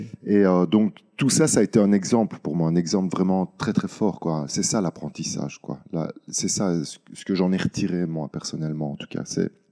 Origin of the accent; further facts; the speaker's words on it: Soumagne, Wallonia, Belgium; je suis né le 9 septembre 1978, j'ai grandi à Soumagne, dans une famille italienne.